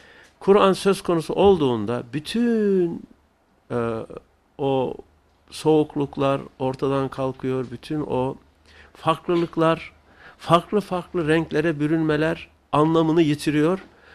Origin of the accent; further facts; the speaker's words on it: Erzurum, Turkey; born there; Ben 1951 Erzurum doğumluyum. Böylelikle iki Erzurumlu bir Karslı yan yanayız.